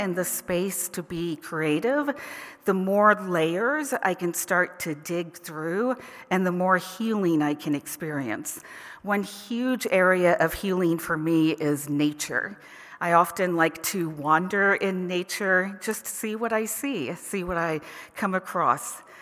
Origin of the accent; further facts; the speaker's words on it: Tennessee, United States; a few years back when we were in Tennessee, my home state, and we were dealing with very hard matters related to Parkinson's and stroke and home care